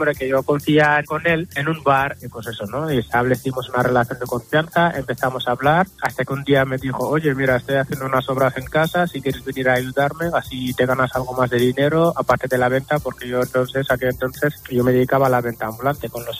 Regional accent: Senegal; first language Wolof; Spanish is a second language; en mi idioma nativo, Wolof, es nuestra patera

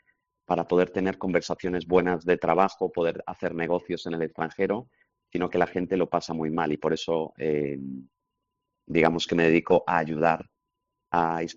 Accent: United States; Me crié en Estados Unidos, tuve la suerte de hablar inglés y aprender a leer y escribir cuando era pequeño, antes que el castellano, pero mis padres me hablaban castellano.

